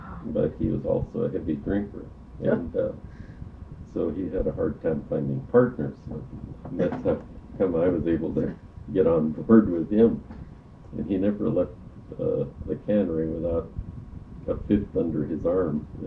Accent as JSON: {"language": "English", "town": "Kodiak", "region": "Alaska", "country": "United States", "tie": "born or raised there", "said": "growing up in Kodiak, as I told you earlier, it was a very, very small town, and everybody was involved in the fishery locally here."}